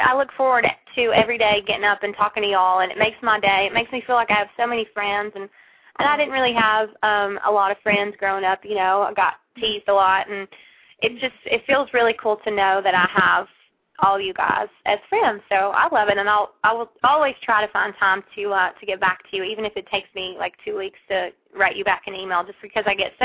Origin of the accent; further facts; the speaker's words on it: Georgia, United States; all the other songs on there are about my life growing up in Georgia and my siblings and my single life.